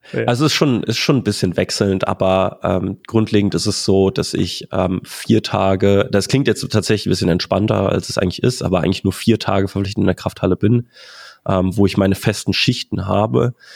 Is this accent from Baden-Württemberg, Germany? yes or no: no; Cologne, North Rhine-Westphalia, Germany; Ich komme aus Köln. Bin dort ansässig